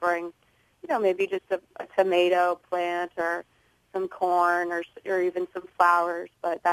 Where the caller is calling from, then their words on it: Oakland, California, United States; also born or lived in San Francisco; Well, I'm also calling from Oakland, as you mentioned, and I noticed that there was a lot of calls from this area. I just moved here, actually, from San Francisco